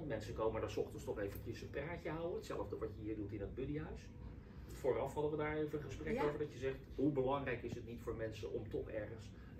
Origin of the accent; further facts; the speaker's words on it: Rotterdam, South Holland, Netherlands; Niet eens wetende als echte Rotterdammer dat er ook nog zo'n ontzettend groot ziekenhuis in Schiedam is.